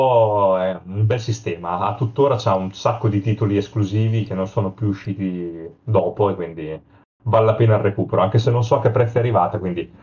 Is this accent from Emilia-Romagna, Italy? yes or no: yes; Emilia-Romagna, Italy; casomai qualcuno in ascolto non abbia capito dall'accento, sono romagnolo. E nella zona di Rimini